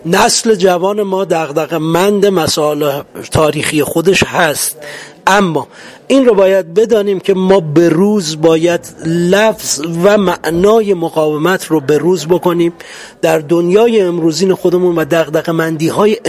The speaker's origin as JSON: {"language": "Persian", "country": "Iran", "said": "شاید ما به عنوان یک ایرانی، یک حس ناسیونالیستی، یک حس اعتقادی، تعلقات خاطرمون به یک سرزمینی به نام ایرانه"}